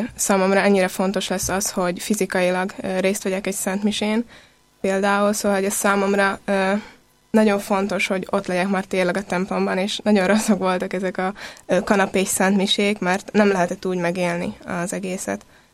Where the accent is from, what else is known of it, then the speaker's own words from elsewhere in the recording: Dvory nad Žitavou, Nitra Region, Slovakia; és Udvardról jöttem.